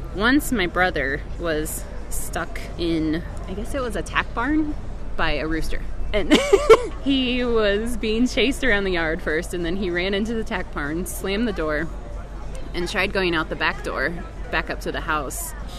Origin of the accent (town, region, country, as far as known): Grand Island, Nebraska, United States; born or raised there; now in Denver, United States